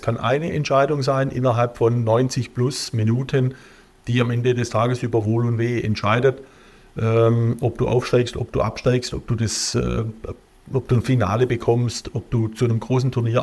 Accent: Baden-Württemberg, Germany; Das ist bei uns in Württemberg die erste Stufe, wo du von neutralen Beobachtern begleitet wirst.

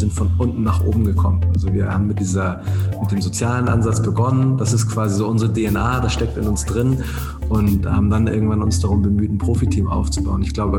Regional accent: Wedel, Schleswig-Holstein, Germany; Ich komme selber aus Wedel.

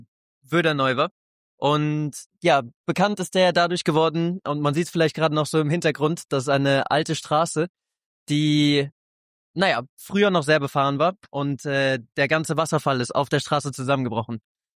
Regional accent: Arco da Calheta, Madeira, Portugal; Aber ja, an sich würde ich sagen, dort findet man den besten Poncha. Bei uns in Arco de Caliente, Massapeach.

